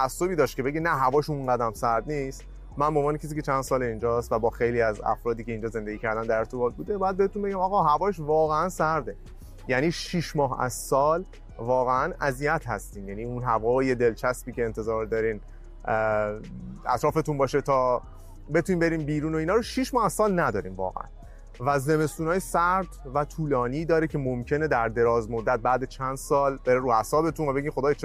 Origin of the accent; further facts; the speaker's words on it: Iran; now in Canada; نکته دوم واسه ما مهاجرایی که از ایران اومدیم اینه که خب بعد فاصله کانادا تا ایران خیلی زیاده.